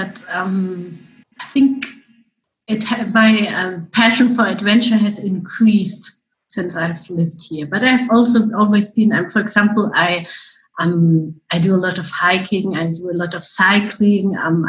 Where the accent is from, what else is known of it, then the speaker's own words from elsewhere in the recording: Germany; moved away as an adult; now in Chile; I'm originally from Germany. And in 2005, I came to Chile for an intern change, to stay a bit, do some holiday, learn Spanish.